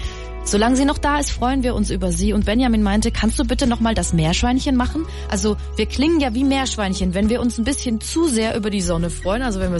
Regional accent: Bavaria, Germany; wie man bei uns in Franken sagt

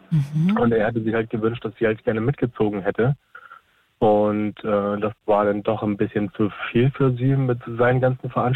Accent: Hamburg area, Germany; Also ich komme aus der Provinz bei Hamburg

